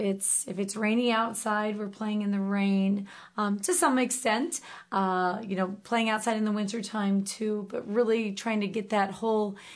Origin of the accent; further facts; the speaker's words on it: Iowa, United States; I'm originally from Eastern Iowa, and I grew up loving animals.